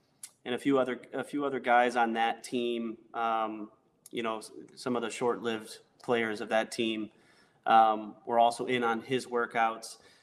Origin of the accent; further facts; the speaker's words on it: Grand Rapids, Michigan, United States; I'm a Michigan native, so... You know